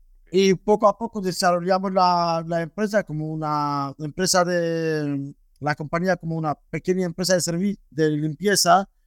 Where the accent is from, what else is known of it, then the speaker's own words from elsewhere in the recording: Romania; now in Barcelona, Spain; Yo vivo en España, Barcelona, ¿no? Como te conté, pero soy de Rumanía, de un pueblo muy remoto.